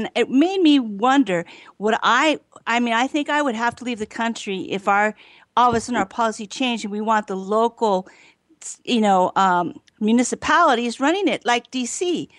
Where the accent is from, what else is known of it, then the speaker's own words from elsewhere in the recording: Douglas, Arizona, United States; also born or lived in New York City, United States; I came back from New York City and moved back to my small town of Douglas on the Mexican border.